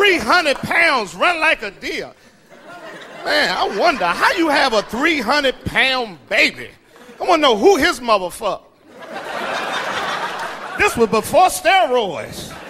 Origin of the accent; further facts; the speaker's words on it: Washington, District of Columbia, United States; now in Los Angeles, United States; Hey, I'm from Washington, D.C. I'm just letting y'all know I live in L.A. right now, home of the fakers.